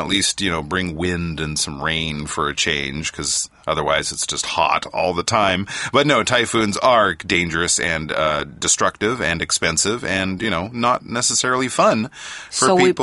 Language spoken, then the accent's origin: English; Canada; I'm from Canada.